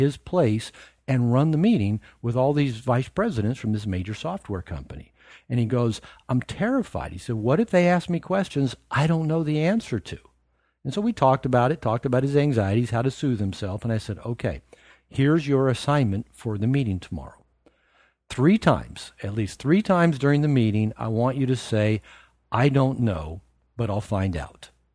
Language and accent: English; Seattle, Washington, United States; As I mentioned, I'm from the Seattle area.